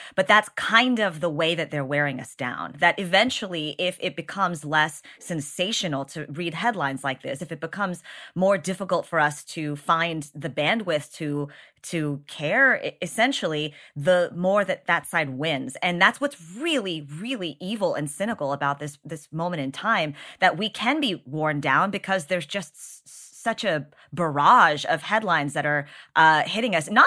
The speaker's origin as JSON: {"language": "English", "region": "Texas", "country": "United States", "said": "As a Texan, it's so frustrating to hear this."}